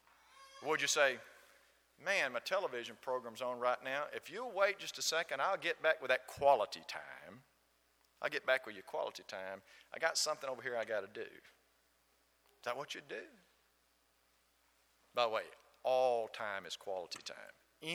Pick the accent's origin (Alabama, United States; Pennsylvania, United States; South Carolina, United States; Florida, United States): Alabama, United States; accent: Southern; It's called Southern. I don't hear you talk. This gentleman looked me right in the eye and said, "Where are you from?" "From." "I'm from." "From." "I'm from Alabama."